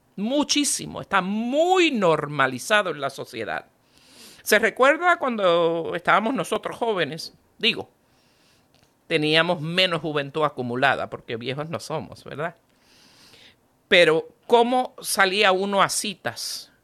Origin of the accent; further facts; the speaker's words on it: Puerto Rico; por lo menos yo soy nativa de Puerto Rico. En Puerto Rico, en mi época